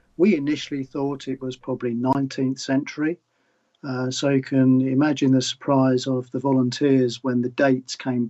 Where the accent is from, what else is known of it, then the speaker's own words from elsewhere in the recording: South East England, United Kingdom; growing up in Kent